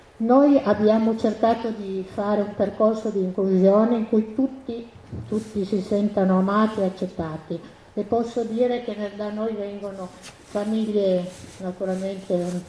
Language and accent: Italian; Dormelletto, Piedmont, Italy; vengo da Dormelletto.